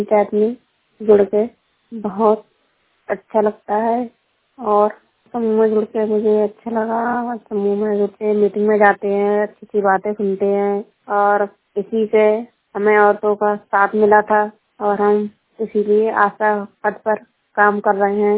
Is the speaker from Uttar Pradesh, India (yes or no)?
yes; Bareilly, Uttar Pradesh, India; मैं थाने भूमित्रा की रहने वाली हूँ बरेली से